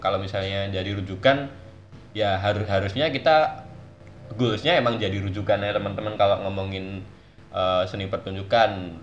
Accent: Kartasura, Central Java, Indonesia; Kartasura.

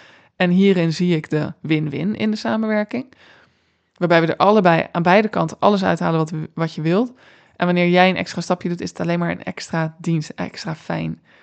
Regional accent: Rotterdam, South Holland, Netherlands; Ik ben Rotterdamse, dus niet lullen, maar poetsen, zeggen we hier.

